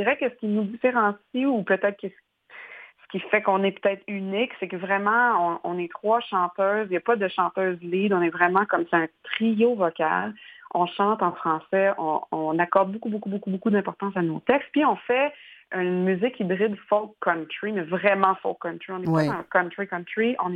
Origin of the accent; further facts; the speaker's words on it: Quebec, Canada; now in Montreal, Canada; moi je suis une Montréalaise hybride, Laurentide, Canton de l'Est. J'ai beaucoup déménagé dans ma vie avec mes parents, mais là je vis à Montréal.